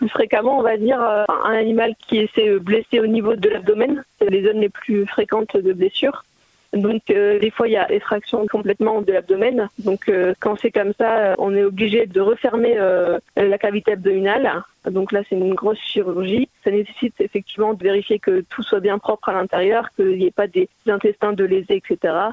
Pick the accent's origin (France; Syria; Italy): France; Hauts-de-France; Je suis originaire du Nord à l'origine.